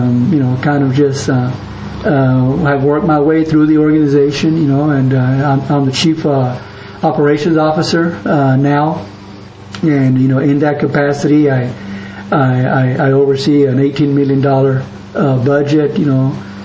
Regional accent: California, United States; born and raised in California. You know, You know, my parents immigrated in 1946. From Mexico, and you know, we grew up in Kern County. I grew up in Kern County

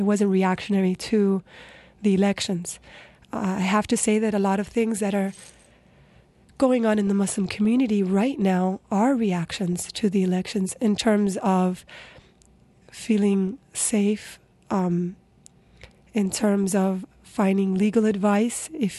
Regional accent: United States; For example, I'm, you know, Latina and I'm American.

